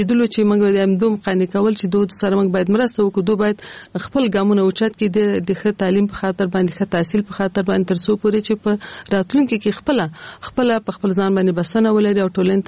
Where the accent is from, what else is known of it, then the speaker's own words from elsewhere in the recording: Kabul, Afghanistan; په کال 1940 کال کې زه په کابل ښار کې زیږیدلې یم. زیږون مې په کابل کې شوی دی او ژوند مې هم د کابل ښار په 15 ناحیه کې، یعنی د خوشحال مینې منطقه کې ما ژوند کړی دی.